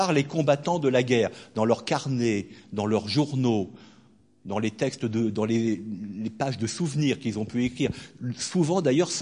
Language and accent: French; Hauts-de-France, France; first language Picard (Ch'ti); je suis originaire du Pas-de-Calais et ma langue maternelle c'est le ch'ti, donc je peux vous en causer.